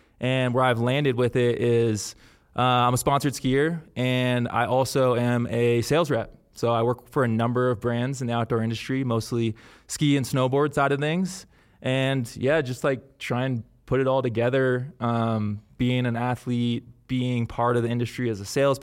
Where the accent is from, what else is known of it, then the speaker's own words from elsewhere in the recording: California, United States; So I grew up in the East Bay Area.